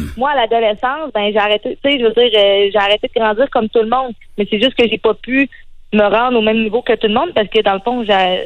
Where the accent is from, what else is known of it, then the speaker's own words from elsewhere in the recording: Quebec, Canada; Ben, c'est ça, je viens de l'Abitibi.